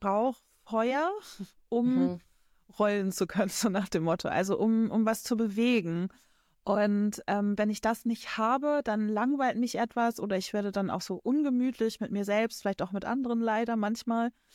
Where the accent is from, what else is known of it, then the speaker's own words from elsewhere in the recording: Rostock, Mecklenburg-Vorpommern, Germany; also born or lived in Berlin / Hamburg; so dieses Ostseekind. Ich komme aus Rostock, ich bin hier geboren, aber ich habe auch wirklich schon die ganze Welt gesehen und komme einfach unglaublich gerne wieder nach Hause. Also ich bin schon viel gereist, ich habe in Berlin und Hamburg studiert und gearbeitet.